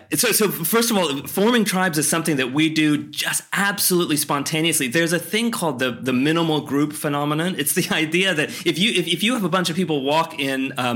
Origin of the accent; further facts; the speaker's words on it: Ohio, United States; which was the Miami Valley Atari Computer Enthusiasts. I grew up in Ohio.